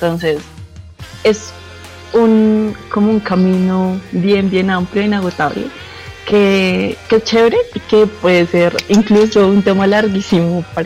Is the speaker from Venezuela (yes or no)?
no; Colombia; yo siendo mujer colombiana